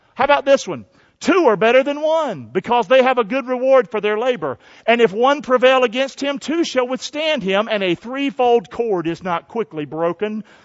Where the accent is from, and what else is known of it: Rockingham, North Carolina, United States; born or raised there